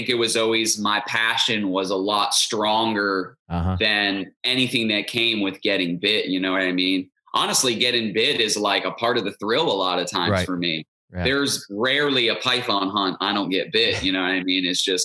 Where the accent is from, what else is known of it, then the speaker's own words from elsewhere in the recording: Stuart, Florida, United States; I grew up in Martin County, okay. Stuart, Florida.